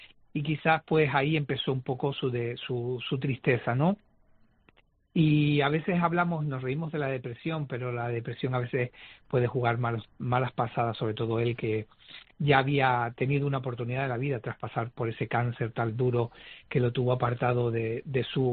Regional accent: Canary Islands, Spain; era muy muy de los dejes de, sí, de nosotros, sobre todo de nuestra forma de hablar los canarios

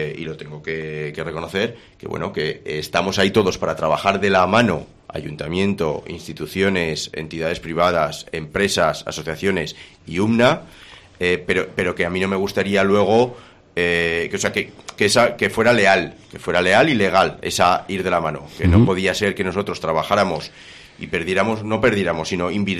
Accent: Tudela, Navarre, Spain; Eso los que somos de Tudela de toda la vida sabíamos que se iba a generar ese gran problema.

